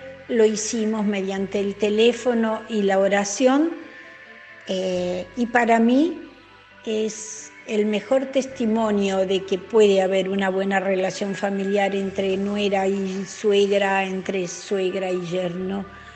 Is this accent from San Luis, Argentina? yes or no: yes; Merlo, San Luis, Argentina; de Villa de Merlo.